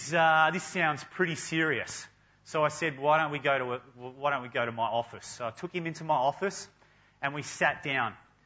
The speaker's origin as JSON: {"language": "English", "town": "Kewdale", "region": "Western Australia", "country": "Australia", "said": "Any other Kewdale people in the room tonight? I'm from Kewdale."}